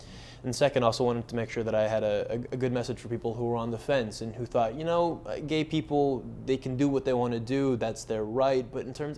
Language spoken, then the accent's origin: English; Iowa City, Iowa, United States; It's a little bit less true for me growing up in Iowa City, which is a more progressive community than Grinnell.